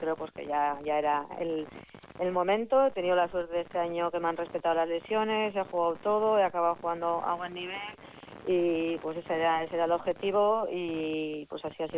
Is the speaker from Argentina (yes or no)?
no; Eibar, Basque Country, Spain; soy de Eibar, empecé jugando ahí en aquella época en el Urki, que luego pasamos al Eibartarra, y el Eibartarra que es el equipo que ha surgido el Eibar hoy en día, ¿no? Y luego pasé por Madrid un par de años y acabé en el Levante